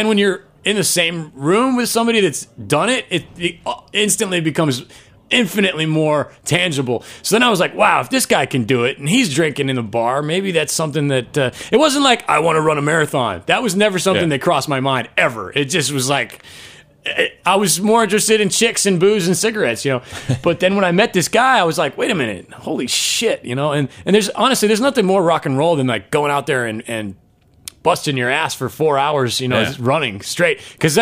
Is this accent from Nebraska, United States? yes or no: yes; Omaha, Nebraska, United States; I'm from Omaha, Nebraska, you know, small town